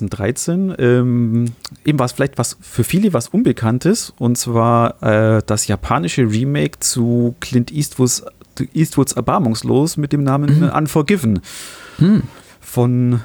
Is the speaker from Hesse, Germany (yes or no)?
no; Bavaria, Germany; da ist man natürlich hier als Allgäuer